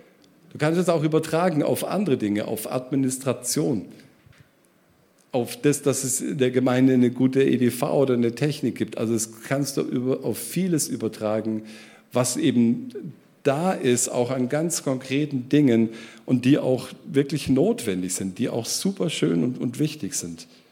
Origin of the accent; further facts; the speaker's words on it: Germany; Es ist auch heute noch, auch wenn wir als Deutsche nicht ganz so leben